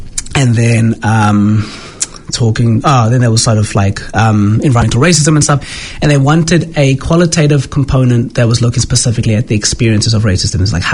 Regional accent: South Africa; maybe it's because I'm South African

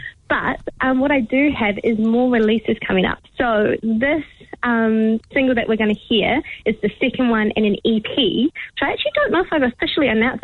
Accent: Christchurch, Canterbury, New Zealand; I grew up in Christchurch, and for a long time I was very staunchly from Christchurch. And now I'm very staunchly from Motueka, because I realise that I've been so formed by that place

